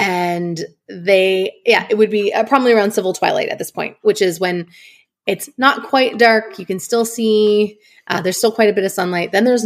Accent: Canada; I am ashamed to admit as a Canadian that at first I was like, is he wearing a life jacket?

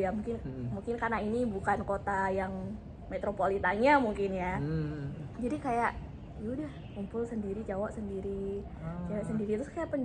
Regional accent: Jember, East Java, Indonesia; Aslinya Jember.

